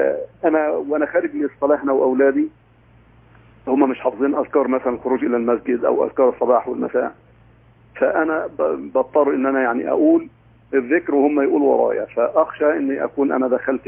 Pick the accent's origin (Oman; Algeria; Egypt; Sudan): Egypt; now in Saudi Arabia; أنا من مصر